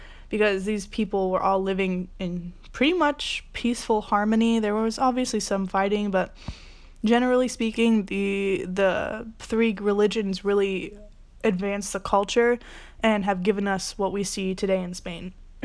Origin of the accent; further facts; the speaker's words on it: Athens, Ohio, United States; I am from Athens, Ohio.